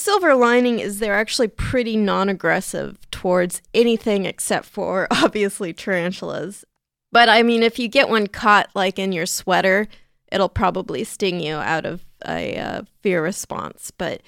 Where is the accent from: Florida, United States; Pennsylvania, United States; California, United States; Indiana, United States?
California, United States; San Diego; They're even in San Diego, California, which is my hometown.